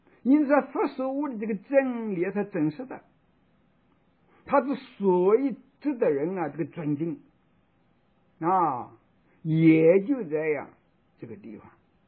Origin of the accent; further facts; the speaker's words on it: China; 我们中国人说个七十古来稀